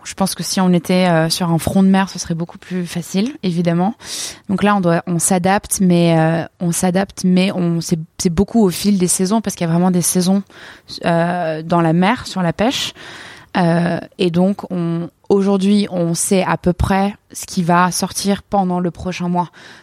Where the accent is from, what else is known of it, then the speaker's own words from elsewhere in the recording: Arcachon, Nouvelle-Aquitaine, France; j'ai grandi à Arcachon, donc j'étais dans des parcs à huîtres, etc., quand j'étais jeune